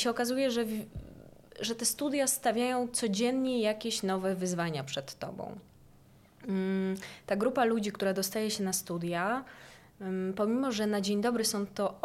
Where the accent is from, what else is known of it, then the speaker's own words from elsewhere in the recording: Nowy Targ, Lesser Poland, Poland; ja pochodzę z Nowego Targu, z Podhala, i nigdy nie musiałam jeździć autobusem miejskim.